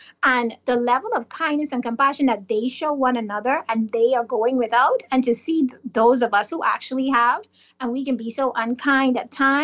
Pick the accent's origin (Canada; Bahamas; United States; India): Bahamas; Grand Bahama; now in Nassau, Bahamas; I'm originally from Grand Bahama, and since relocating to Nassau